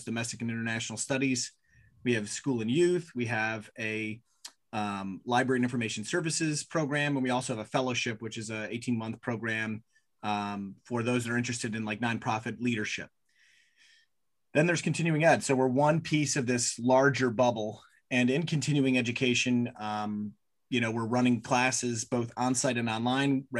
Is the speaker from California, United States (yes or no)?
no; Michigan, United States; growing up in Michigan, you know, you don't necessarily know everything there is to know about what's going on in the East Coast.